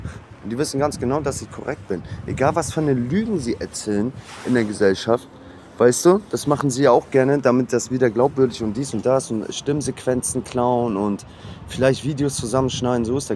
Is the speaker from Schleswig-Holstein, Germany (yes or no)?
yes; Flensburg, Schleswig-Holstein, Germany; Und wenn ich hier in Flensburg bleiben will, dann bleibe ich hier in Flensburg.